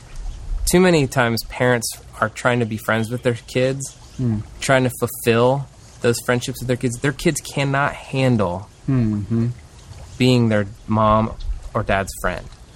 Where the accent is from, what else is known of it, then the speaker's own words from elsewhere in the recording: Newark, Ohio, United States; I'm from Newark.